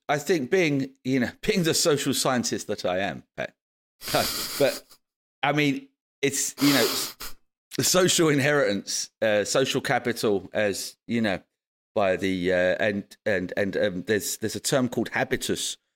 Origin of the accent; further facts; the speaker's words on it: London, United Kingdom; now in Odense, Denmark; So, well, I'm from London, innit? I'm from London, mate.